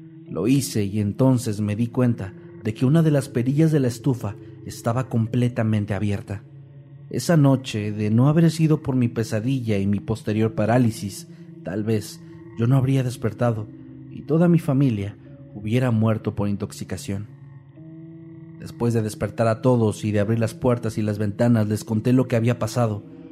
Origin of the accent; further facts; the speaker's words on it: Mexico; Soy de México, por lo que, al igual que la mayoría de las personas aquí, crecí en un entorno católico. Mi abuela, con quien viví a partir de los 7 años, solía tener imágenes religiosas por toda su casa.